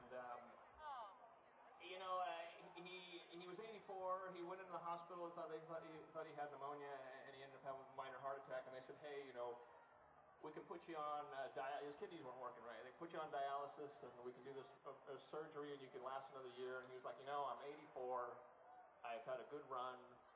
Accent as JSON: {"language": "English", "region": "California", "country": "United States", "tie": "born or raised there", "said": "That I grew up in the East Bay, and I have relatives all around this region"}